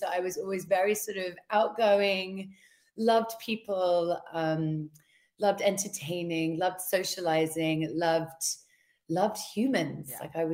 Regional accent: London, United Kingdom; born and raised in London, grew up kind of just out, not outside of London, but in a more kind of, I would say a greener area of London

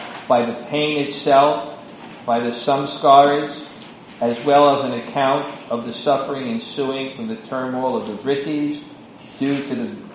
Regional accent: the South, United States; accent: southern; forgive my southern accent. I got it, it's really hard.

